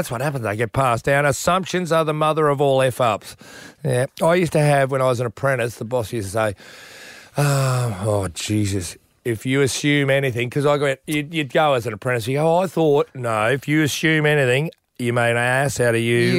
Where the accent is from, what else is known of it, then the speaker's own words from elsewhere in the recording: Chermside, Queensland, Australia; We used to have incinerators in the corner of our house there at West Chermside. We grew up in Warndle Terrace.